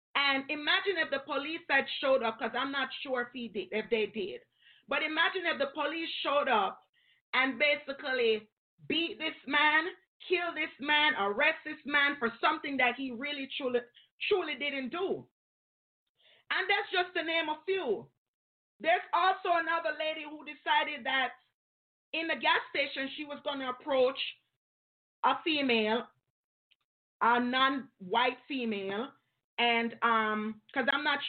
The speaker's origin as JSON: {"language": "English", "country": "Jamaica", "lives_now": "United States", "said": "Now, we have a lot of Jamaicans like myself living in America. And nobody cares we're Jamaican when they pull us over."}